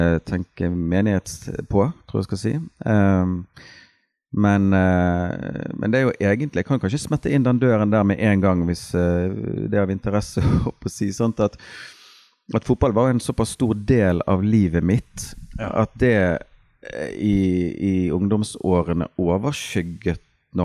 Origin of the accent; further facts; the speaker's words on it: Bergen, Vestland, Norway; Jeg har akkurat blitt 44. Det skjedde 4. januar. Ja, jeg har vært bergenser hele livet. Først 2 år i Fjellveien, 3 år i Åsane.